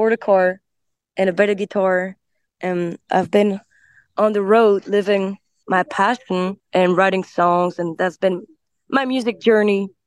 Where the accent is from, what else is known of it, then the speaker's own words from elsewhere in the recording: Brussels, Brussels-Capital Region, Belgium; also born or lived in Andalusia, Spain; I was born in Brussels, and my mom is Spanish, in Andalusia, where the flamenco music was born. That's the two locations I really grew up. I was going back and forth.